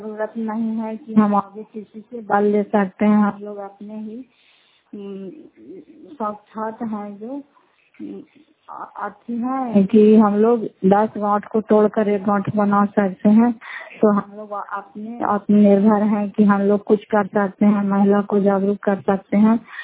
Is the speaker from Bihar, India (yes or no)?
yes; Fatehpur, Bihar, India; घर फतेहपुर, पंचायत मकरौता, जिला नालंदा, करातसरा ब्लॉक की निवासी हूँ।